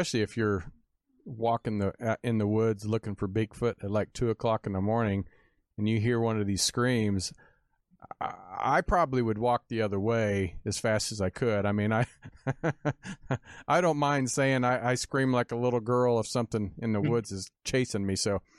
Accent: Kansas, United States; Well, growing up in Kansas, we used to go out deer hunting, and we used to also go deer antler hunting.

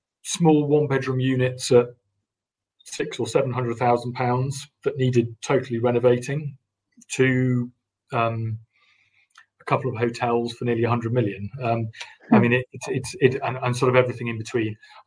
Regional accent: North West England, United Kingdom; I'm from the north of England. I'm from Cheshire.

